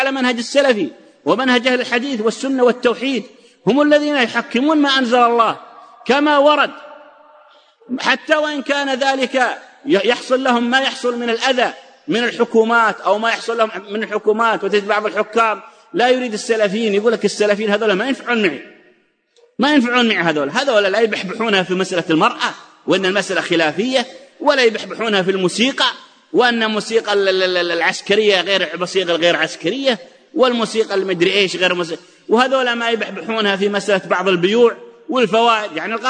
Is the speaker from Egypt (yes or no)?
no; Saudi Arabia; عندنا في السعودية